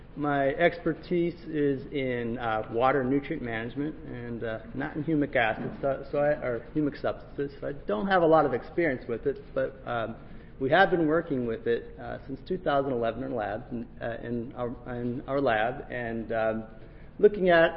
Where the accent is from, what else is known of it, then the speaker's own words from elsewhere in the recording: Oregon, United States; Now, I'm from Oregon, and we grow northern high bush blueberries.